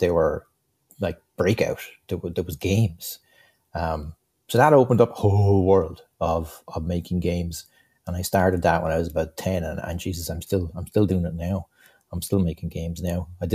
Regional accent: Slieverue, Leinster, Ireland; When I was a kid growing up in Slieveroo, just outside town

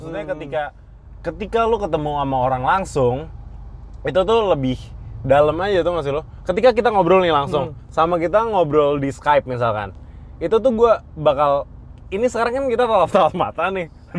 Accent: Central Java, Indonesia; gue kebetulan dari Jawa Tengah gitu lah, let's say gitu. Jadi orang-orang di kampung kan mostly gak sosial media kan?

